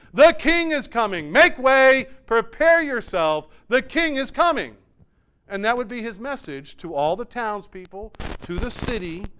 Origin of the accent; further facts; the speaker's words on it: United States; I'm American. I believe in our government.